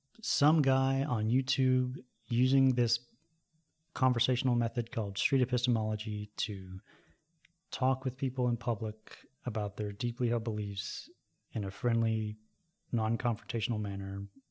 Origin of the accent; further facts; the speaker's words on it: Chattanooga, Tennessee, United States; Well, I grew up in the South. I went to high school in Chattanooga, Tennessee. But my mom is from the mountains of West Virginia.